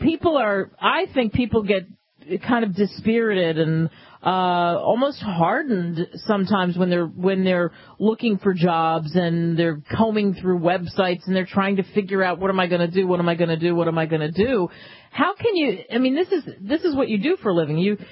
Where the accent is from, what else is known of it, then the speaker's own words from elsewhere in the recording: New Jersey, United States; I grew up in New Jersey. We speak a foreign language, but it's not Gaelic.